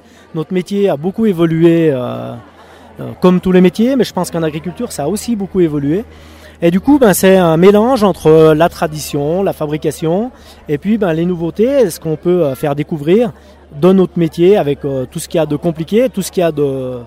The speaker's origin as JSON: {"language": "French", "town": "Feissons-sur-Salins", "region": "Auvergne-Rhône-Alpes", "country": "France", "said": "Donc à l'origine, effectivement, on est de Fesson-sur-Salin, hein, donc le versant sud, hein, et c'est pour ça qu'on retourne là-bas l'hiver"}